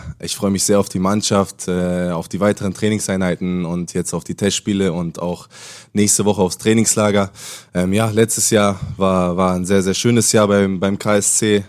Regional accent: Hamburg, Germany; ich würde mich schon als Hamburger Jung, würde ich mich so nennen lassen, ist okay.

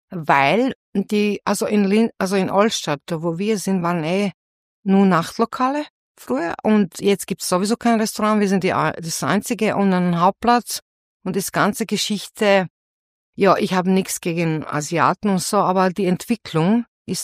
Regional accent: Slavonia, Croatia; ich komme aus Slawonien. Ja, das ist nicht am Meer. Das ist ein Bundesland, der so wie Burgenland auf einer Ebene liegt.

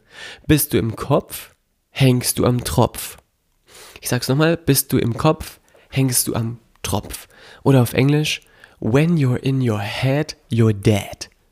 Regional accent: Melle, Lower Saxony, Germany; Meine Heimatstadt Melle, da wo ich herkomme, da wo meine Eltern auch leben, hat mir nicht gereicht.

